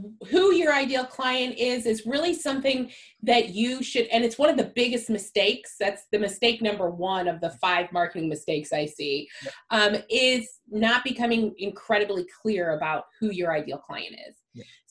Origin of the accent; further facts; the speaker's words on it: Missouri, United States; So I'm from Missouri, which is pretty much the center of the United States for those that aren't familiar with the U.S.